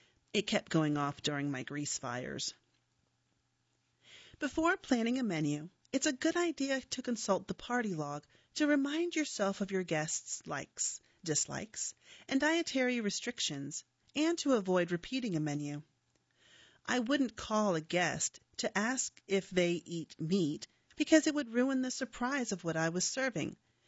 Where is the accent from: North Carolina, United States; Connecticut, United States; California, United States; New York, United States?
North Carolina, United States; Raleigh; Growing up in Raleigh, my favorite part of the local Sunday paper was a section called the Mini Page, which was devoted to children.